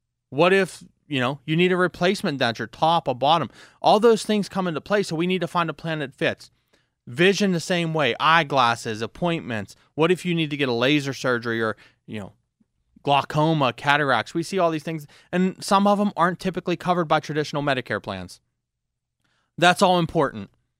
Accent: Belle Vernon, Pennsylvania, United States; I was caught up in watching my hometown team, Bel Vernon, play.

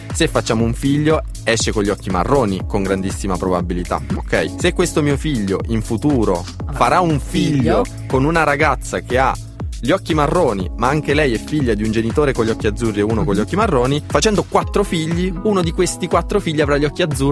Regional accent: Molise, Italy; poi tipo io che ho gli occhi azzurri, sono mancino, sono del Molise.

